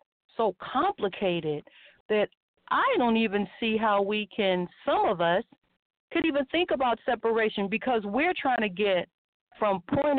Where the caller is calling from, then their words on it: Oakland, California, United States; I'm calling right now via Oakland, California.